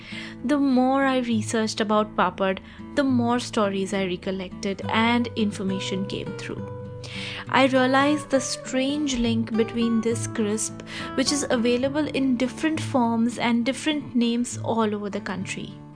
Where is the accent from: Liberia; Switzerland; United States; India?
India; Mumbai, Maharashtra; moved away as an adult; also born or lived in northern and western India; all my life growing up in Mumbai and having lived in several parts of northern and western India